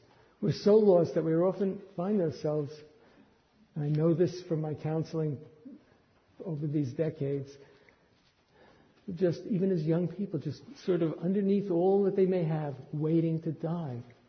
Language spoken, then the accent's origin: English; New York City, New York, United States; when I grew up in New York City, I wandered the streets and I wandered the subway system